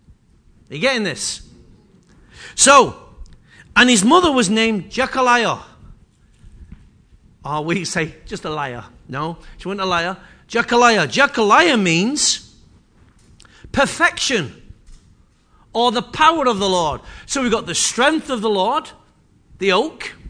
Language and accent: English; United Kingdom; I'm not proud. Me? Proud? No, I'm British.